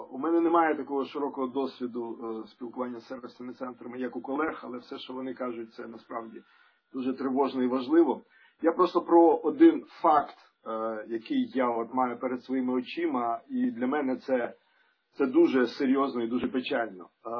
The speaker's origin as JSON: {"language": "Ukrainian", "region": "Kyiv", "country": "Ukraine", "said": "Але я вам, як киянин"}